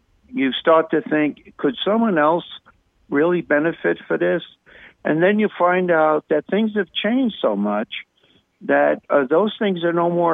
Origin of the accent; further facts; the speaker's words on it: Long Island, New York, United States; I come from Long Island. I was on the water all my life.